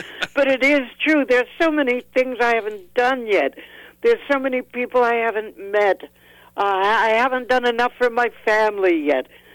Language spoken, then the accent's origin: English; El Paso, Texas, United States; I adore Mexican food. I was brought up on it in El Paso.